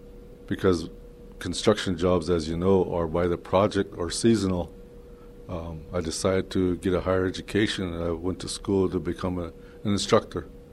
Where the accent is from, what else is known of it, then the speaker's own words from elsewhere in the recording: Crow Reservation, Montana, United States; I grew up on the Crow Reservation, born and raised there.